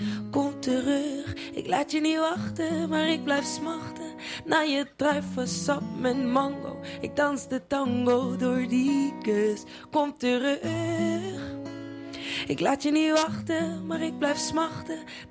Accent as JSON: {"language": "Dutch", "town": "Amsterdam", "region": "North Holland", "country": "Netherlands", "said": "ik kom dus nog steeds uit Amsterdam."}